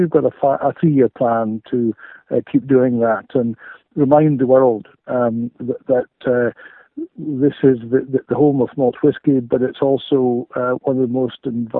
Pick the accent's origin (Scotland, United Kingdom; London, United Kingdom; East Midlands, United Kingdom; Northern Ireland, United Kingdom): Scotland, United Kingdom; Elgin; Well, I was born and brought up in Elgin